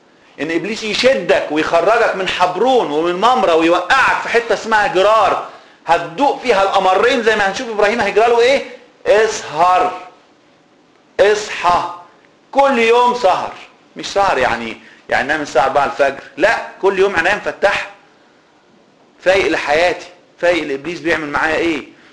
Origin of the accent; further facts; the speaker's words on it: Egypt; المثل اللي عندنا في مصر بنقوله ايه؟